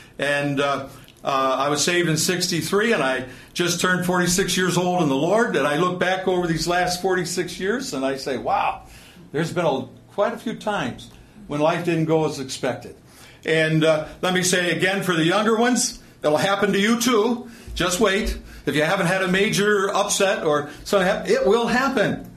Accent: Sandusky, Ohio, United States; Because I am originally from Ohio, and one or two of you might know where Sandusky, Ohio is.

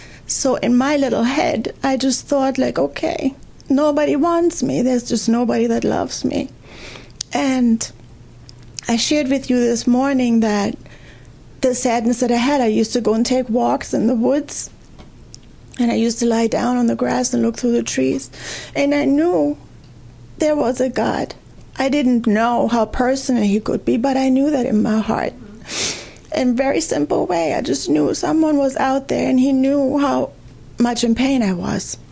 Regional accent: Germany; I was born and raised in Germany.

